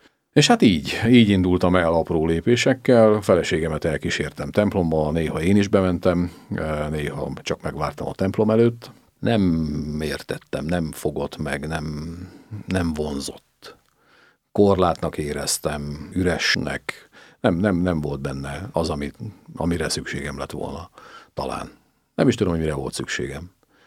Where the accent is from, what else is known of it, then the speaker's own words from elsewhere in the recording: Hajdúvid, Hajdú-Bihar, Hungary; én egy hajdubihari kisfaluban éltem, mellette lévő városban, Hajdúböszörményben születtem, és egy olyan falu, amiről beszélünk, Hajdúvid